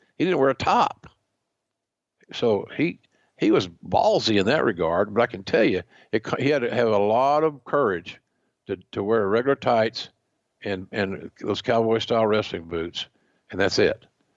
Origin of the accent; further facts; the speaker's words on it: Oklahoma, United States; I never wore a cowboy hat, even when I was growing up in Oklahoma.